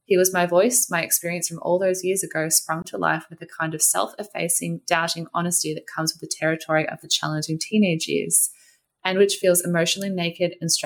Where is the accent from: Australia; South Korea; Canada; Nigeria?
Australia; born there; My parents were both born in Australia. I was born in Australia, and I'm not a visible minority.